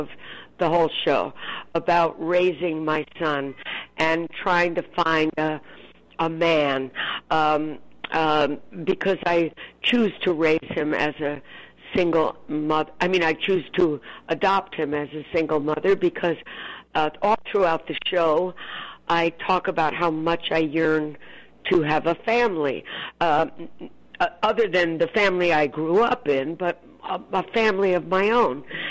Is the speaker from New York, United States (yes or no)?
yes; Bronx, New York, United States; You know, I grew up in the Bronx, so so there's a lot of that feeling, too.